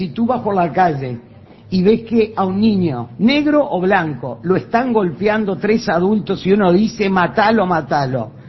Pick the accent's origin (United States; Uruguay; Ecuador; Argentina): Uruguay; yo como uruguaya me siento avergonzada de lo que pasó